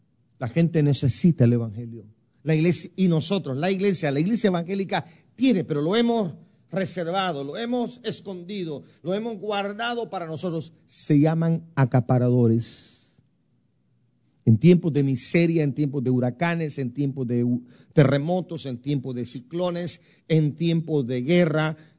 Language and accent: Spanish; Guatemala; Guastatoya, El Progreso, en mi país, en Guatemala.